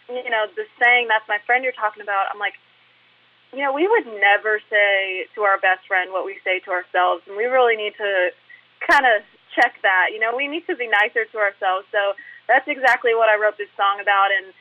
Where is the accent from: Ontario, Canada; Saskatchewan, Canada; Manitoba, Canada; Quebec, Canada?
Saskatchewan, Canada; Weyburn; I grew up in Saskatchewan in Canada